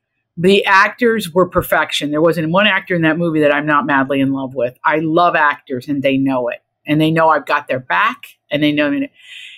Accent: Appalachia, United States; What they don't understand about me is I grew up in Appalachia, so don't even come at me.

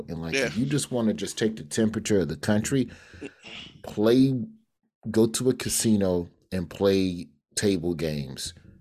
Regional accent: Birmingham, Alabama, United States; I'm from Birmingham.

